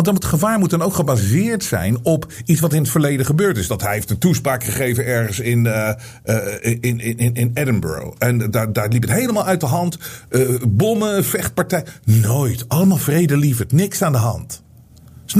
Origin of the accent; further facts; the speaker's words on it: Netherlands; Terwijl wij zijn Nederlanders. Wij kunnen echt wel wat handelen.